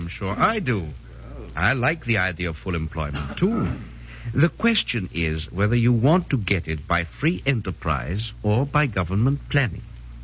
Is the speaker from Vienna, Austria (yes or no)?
yes; Vienna, Austria; English is a second language; moved away as an adult; also born or lived in United States; now in United Kingdom; I was born in Austria and lived in Vienna until 1931. Since then, I've spent my time in the United States and in England, and am now a British citizen.